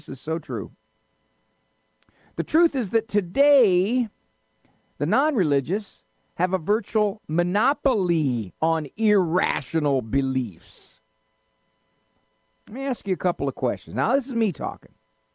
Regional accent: Cleveland, Ohio, United States; In my hometown, the Cleveland Indians had to change their name.

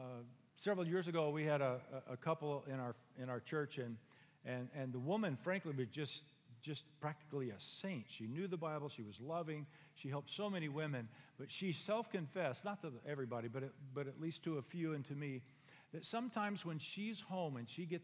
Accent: Dos Palos, California, United States; So I'm from Dos Palos, about 60 miles from here. And when I was growing up, I was one of the Okies and Arkies that lived in that area.

